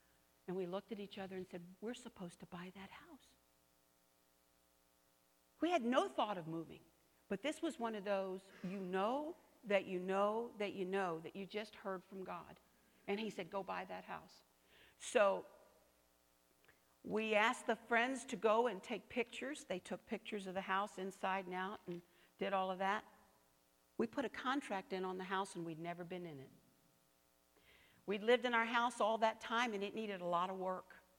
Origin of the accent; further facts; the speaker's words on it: Washington, District of Columbia, United States; born there; I was born in D.C., I was born on North Capitol Street in D.C., in a hospital.